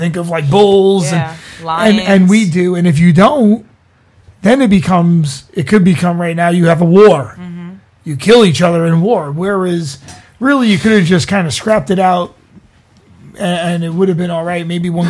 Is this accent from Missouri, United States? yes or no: no; Brooklyn, New York, United States; I mean, I grew up in Brooklyn now.